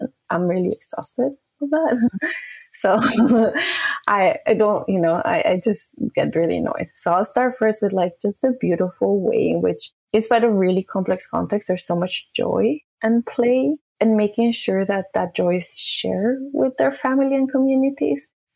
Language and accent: English; Colombia; I'm from Colombia